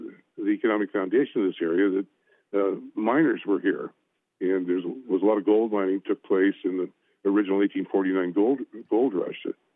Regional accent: Port Orford, Oregon, United States; born or raised there

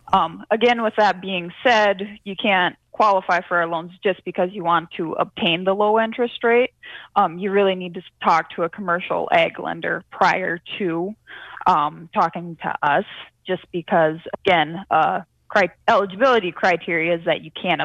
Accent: South Dakota, United States; I grew up in Western South Dakota on a beef cow calf ranch.

